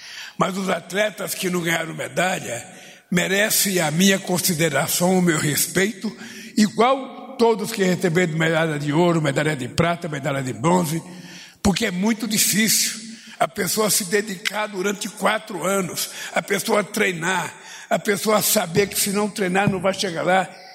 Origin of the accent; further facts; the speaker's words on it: Pernambuco, Brazil; born there; also born or lived in Santos; Tá certo que a terra onde eu nasci, em Pernambuco, não tinha rio, não tinha praia onde eu nasci, e tinha um açude pequenininho